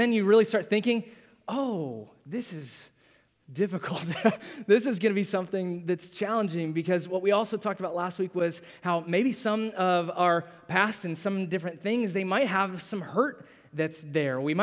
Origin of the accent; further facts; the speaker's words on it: Ohio, United States; I'm from Ohio, and so there's lots of fields and cornfields